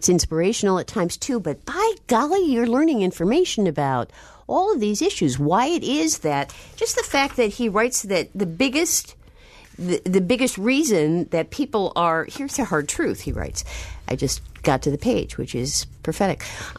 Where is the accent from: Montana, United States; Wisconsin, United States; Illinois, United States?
Illinois, United States; I haven't heard of it. I'm from Illinois.